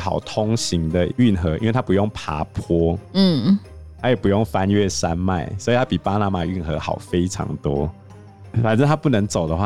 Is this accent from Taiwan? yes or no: yes; Taiwan; 我觉得身为一个台湾人，我实在有点难以理解这种宗教狂热啊。